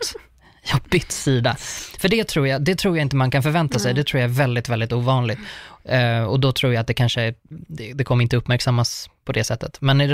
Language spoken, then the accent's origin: Swedish; Uppsala, Uppsala County, Sweden; Jag är från Uppsala.